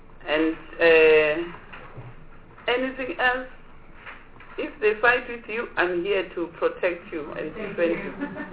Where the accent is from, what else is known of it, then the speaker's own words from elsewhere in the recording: Gauteng, South Africa; I'm also from Gauteng.